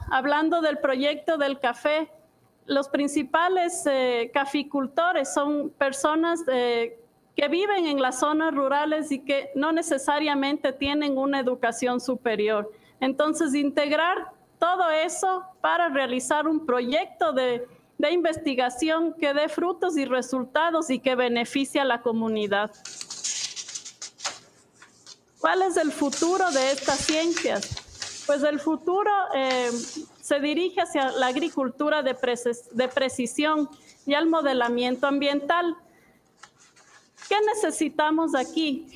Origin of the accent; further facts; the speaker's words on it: Ecuador; born there; Cuando regresé a Ecuador, mi país natal